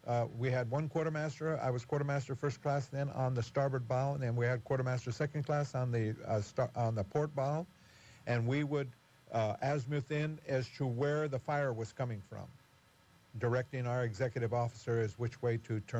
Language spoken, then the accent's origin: English; Madera, California, United States; of course, I'm a kid from Madera. You know, I'd never really been. I've been to Fresno one time from Madera when I enlisted.